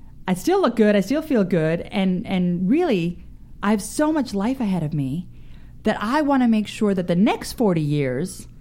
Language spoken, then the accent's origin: English; Calgary, Alberta, Canada; now in Los Angeles, United States; so I'm originally from Canada. And I grew up in Canada, in Calgary.